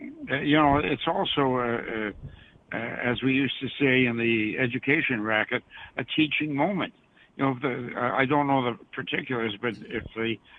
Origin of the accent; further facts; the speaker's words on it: Canada; Well, I come from the Great White North, or it used to be.